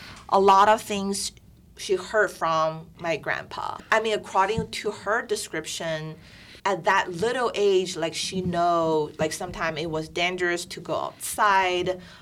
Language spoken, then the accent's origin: English; China; English is a second language; So my hometown, I would describe it as very like industrial because mm-hmm. of the railway and the transportation.